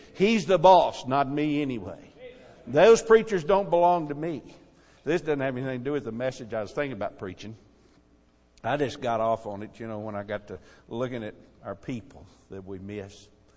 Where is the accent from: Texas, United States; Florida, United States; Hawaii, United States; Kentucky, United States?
Texas, United States; I grew up in Texas, and I always thought if I went to the mission field, the Lord would send me to Mexico.